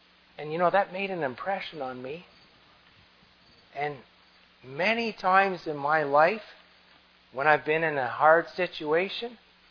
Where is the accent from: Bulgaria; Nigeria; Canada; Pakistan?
Canada; because I'm a Canadian, I can't come across in a car across the border into the United States.